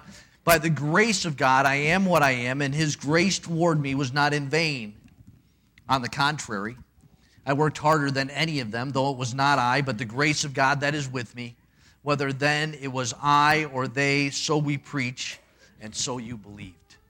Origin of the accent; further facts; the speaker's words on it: Michigan, United States; And because I'm from Michigan, that doesn't make me feel bad at all.